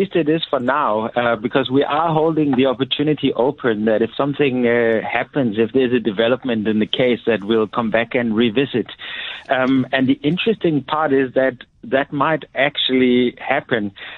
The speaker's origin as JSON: {"language": "English", "country": "Denmark", "said": "because I'm from Denmark."}